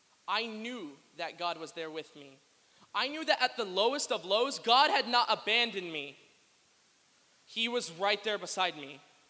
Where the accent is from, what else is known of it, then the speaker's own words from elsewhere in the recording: Edmond, Oklahoma, United States; I am from Edmond, Oklahoma. I'm about to turn 17